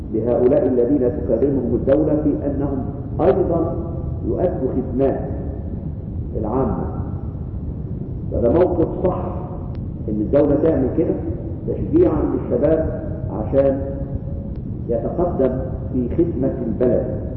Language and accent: Arabic; Egypt; اليوم ده كان موجود عندنا في مصر وكان موجود قبل ما مرقس الرسول ما يجي